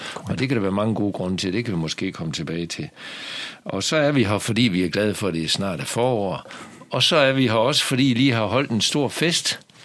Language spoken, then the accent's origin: Danish; North Denmark Region, Denmark; Jeg er jo også nordjyde